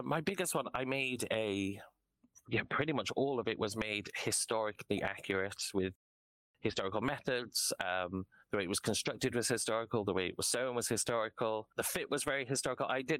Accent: Shrewsbury, West Midlands, United Kingdom; I mean, Shrewsbury is really well known, my hometown, for a version of The Christmas Carol.

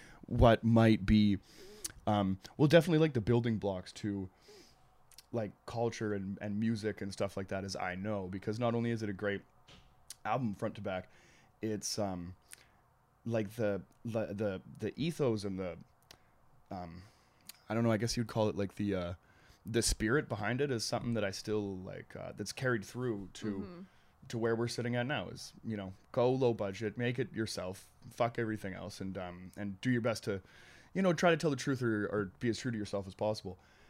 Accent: British Columbia, Canada; we're from British Columbia.

